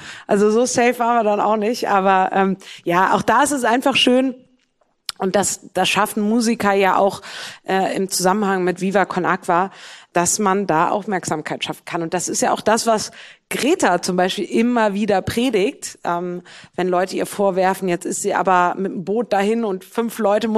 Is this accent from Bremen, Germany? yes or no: yes; Bremen, Germany; now in Cologne, Germany; Bei uns in Bremen haben wir immer Wegbier gesagt.